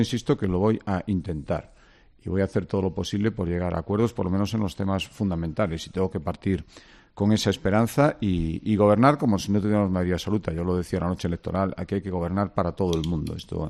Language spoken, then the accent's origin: Spanish; Galicia, Spain; que tan gallego como español, y que ser gallego es nuestra forma de ser español y viceversa.